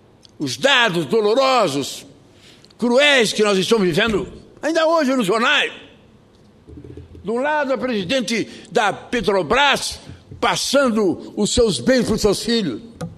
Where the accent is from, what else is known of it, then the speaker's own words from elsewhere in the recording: Rio Grande do Sul, Brazil; E escolheram como vice um jovem e excepcional deputado lá da minha terra. Mais uma vez, presidente, uma ligação entre o Acre e o Rio Grande do Sul.